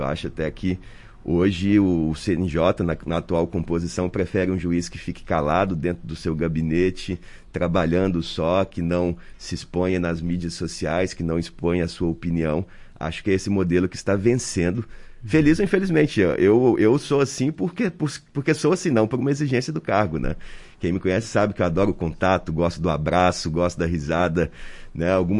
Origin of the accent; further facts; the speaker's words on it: Minas Gerais, Brazil; sou de Minas e lá em Minas a gente costuma abraçar, beijar, e isso é uma coisa natural pra gente